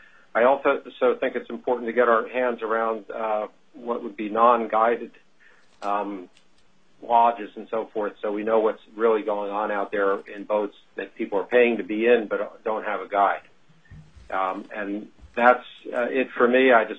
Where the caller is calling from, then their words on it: Sitka, Alaska, United States; I'm speaking from Sitka.